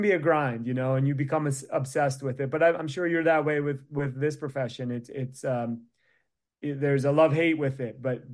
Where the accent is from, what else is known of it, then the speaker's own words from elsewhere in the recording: Philadelphia, Pennsylvania, United States; Yeah, I'm from the Philly area, and I should love